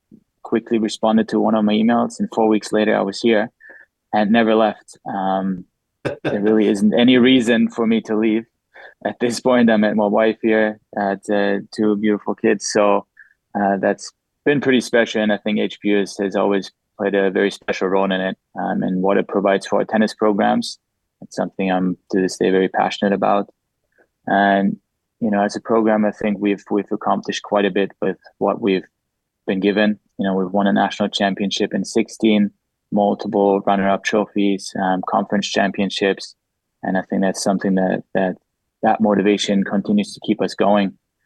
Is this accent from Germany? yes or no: yes; Germany; I'm originally from Germany, you know, in a small little village. I grew up